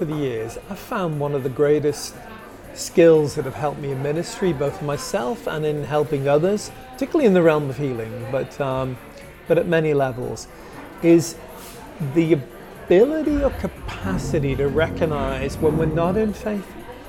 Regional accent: United States; having an Americano because I'm an American.

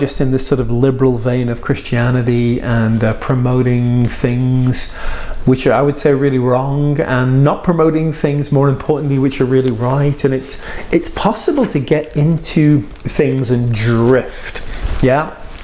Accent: United States; I apologize, fellow Americans, speaking as an American.

